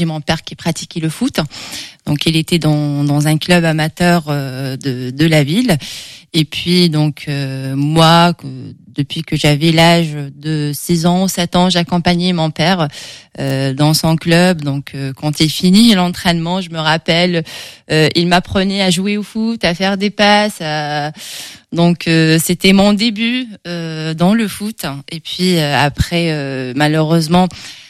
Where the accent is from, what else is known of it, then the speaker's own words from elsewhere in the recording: Bouira, Bouira Province, Algeria; born there; Alors, je suis née en Algérie, dans une petite ville proche de la capitale, Alger, donc, qui s'appelle Bouira. Donc cette ville, elle est connue par ses montagnes. Et puis, on n'a pas beaucoup d'habitants, c'est environ 500 000 habitants